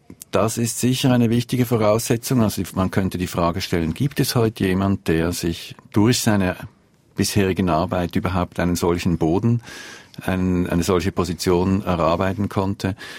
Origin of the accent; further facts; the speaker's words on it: Switzerland; Ich bin Schweizer und möchte international sein.